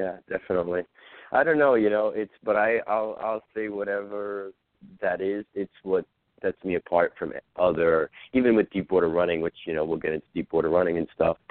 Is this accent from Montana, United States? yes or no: no; New York City, New York, United States; we lived in the Bronx. And, you know, growing up in the Bronx, it's not like you're around water